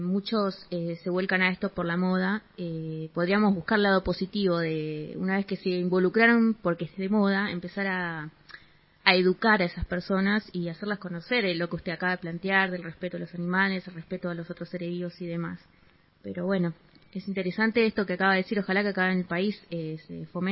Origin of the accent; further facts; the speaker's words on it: Argentina; no soy muy adepta a la carne siendo argentina